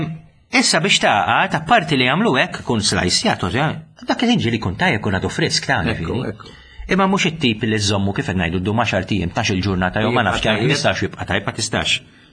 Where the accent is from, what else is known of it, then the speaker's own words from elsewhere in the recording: United Kingdom; now in Malta; jiena ġej mill-Brittanja.